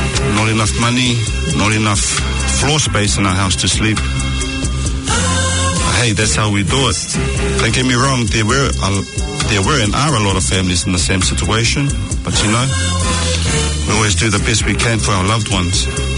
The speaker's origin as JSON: {"language": "English", "town": "Grey Lynn", "region": "Auckland", "country": "New Zealand", "tie": "born or raised there"}